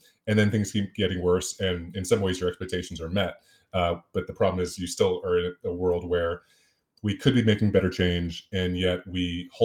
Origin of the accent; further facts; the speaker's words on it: Philadelphia, Pennsylvania, United States; I'm from Philadelphia, and so I'm a big Philadelphia Eagles fan.